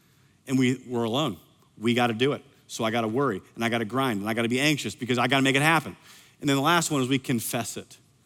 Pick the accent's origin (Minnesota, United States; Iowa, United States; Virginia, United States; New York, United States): Iowa, United States; I grew up in Iowa. I don't know lions.